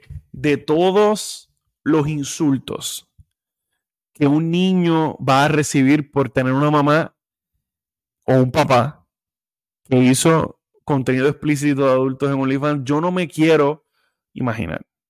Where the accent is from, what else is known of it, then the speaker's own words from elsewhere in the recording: Puerto Rico; Aunque yo no crecí toda mi vida en residenciales, sí pasé tiempo en residenciales, que en Puerto Rico es lo que se le llama el gueto